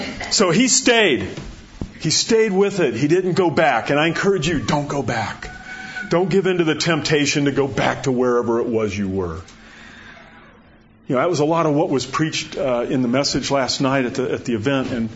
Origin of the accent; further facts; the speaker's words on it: Phelan, California, United States; I was born in Phelan, grew up in Phelan. I'm going to die in Phelan.